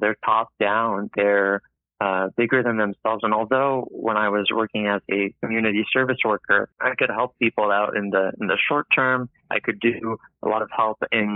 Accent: Quebec, Canada; I grew up in the Saint-François riding in a bilingual household

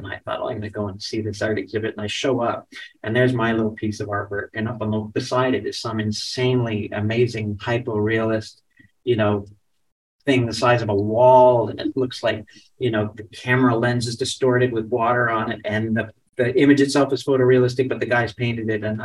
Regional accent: Toronto, Ontario, Canada; growing up in Toronto, you end up doing all sorts of things

